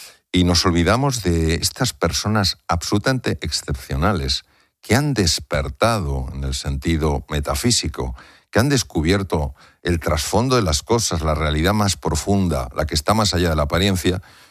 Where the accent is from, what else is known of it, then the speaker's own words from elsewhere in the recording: Madrid, Community of Madrid, Spain; Yo nací y crecí en Madrid, he dado muchas vueltas, pero sí.